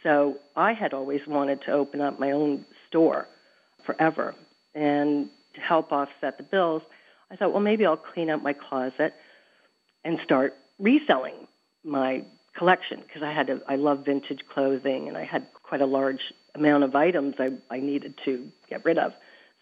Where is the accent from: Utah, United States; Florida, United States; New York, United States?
Florida, United States; West Palm Beach; We're from West Palm Beach.